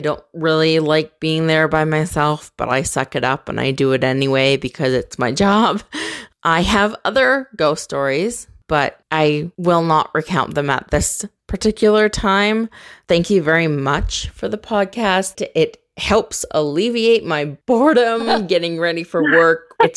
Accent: Canada; I am from Canada, and I work in a daycare center.

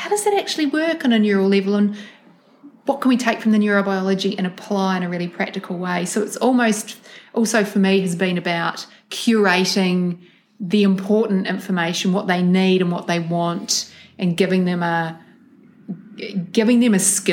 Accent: New Zealand; I grew up in New Zealand.

